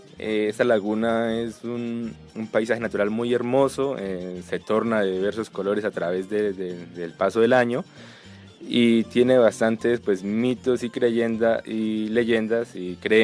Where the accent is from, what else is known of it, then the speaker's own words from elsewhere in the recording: Boyacá, Colombia; hacen parte fundamental de nuestra identidad como pueblo, como municipio, como boyacenses, como colombianos